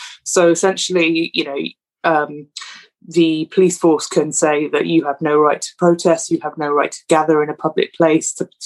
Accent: Wales, United Kingdom; when I was growing up in South Wales

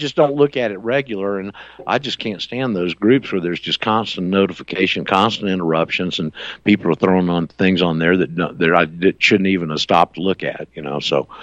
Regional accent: Panama City, Florida, United States; You know I'm from Panama City, right?

